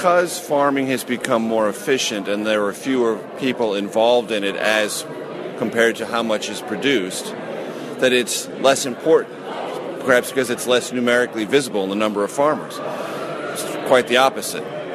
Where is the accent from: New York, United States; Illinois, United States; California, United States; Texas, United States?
California, United States; The drought in California, my home state, is a huge issue